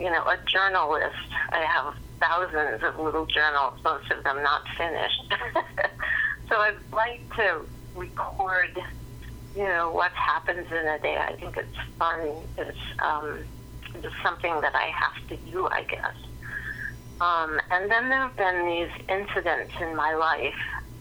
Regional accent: Pella, Iowa, United States; I grew up in Pella, and that's part of the process of this book. Lived here all my life

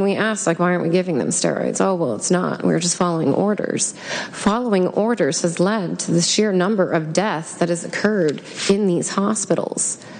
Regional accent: United States; though granted I am biased being an American.

